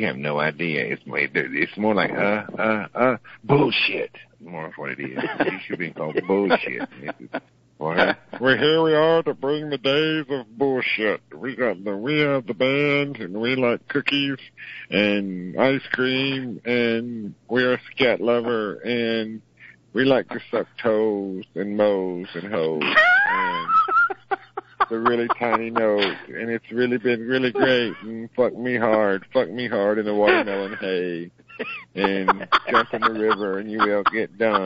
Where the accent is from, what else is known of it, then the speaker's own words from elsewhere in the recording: Canada; But being Canadian, we can understand your affinity for such vulgarity, but it's understandable.